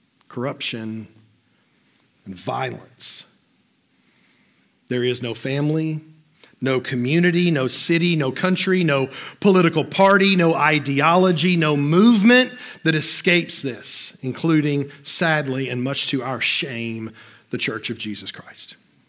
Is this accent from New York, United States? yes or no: no; Kentucky, United States; I'm from Kentucky. We're kind of known for two things, good bourbon and good horses.